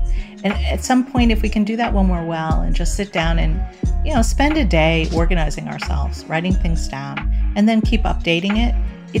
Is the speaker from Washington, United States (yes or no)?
no; Amherst, Massachusetts, United States; now in Virginia, United States; being a travel agent meant that I could go back to my hometown of Amherst, and I could move up in status at a smaller place. So I became a manager of the campus travel agency at the university that I went to, at UMass.